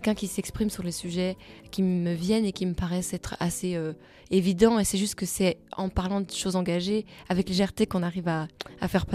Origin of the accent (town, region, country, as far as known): Belgium